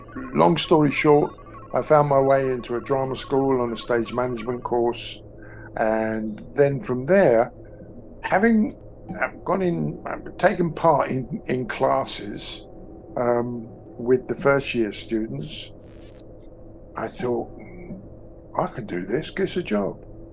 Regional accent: London, United Kingdom; also born or lived in Guildford; I was born in Guildford, and then after the war, my parents moved into London, first to South London, and then to East London

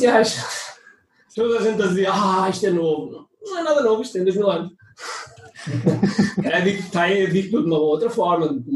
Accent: Mozambique; born there; vieram do ultramar, vieram da África, eu nasci em África.

